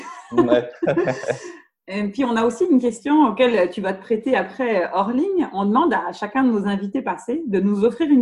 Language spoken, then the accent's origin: French; Grand Est, France; C'est un tout petit village en Alsace qu'on allait rencontrer. C'est ma région d'origine.